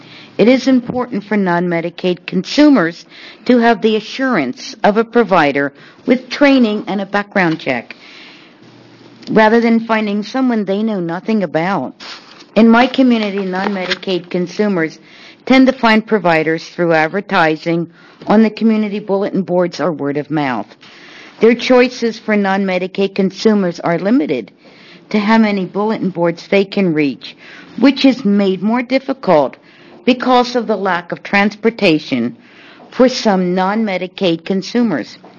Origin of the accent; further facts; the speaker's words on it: Rainier, Oregon, United States; I'm from Rainier, Oregon.